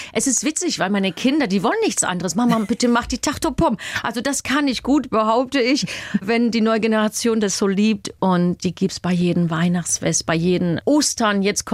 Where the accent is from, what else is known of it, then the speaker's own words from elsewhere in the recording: Spain; born there; first language English/Spanish; German is a second language; Ja, das ist meine Muttersprache. Also Englisch und Spanisch, beide. Ich bin ja in Spanien geboren.